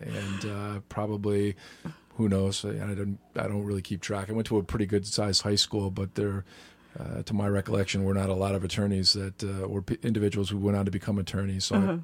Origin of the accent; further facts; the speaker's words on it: New York, United States; Well, I grew up in Dutchess County, just outside of Poughkeepsie, which is, you know, roughly an hour and 15 minutes or so north of the city.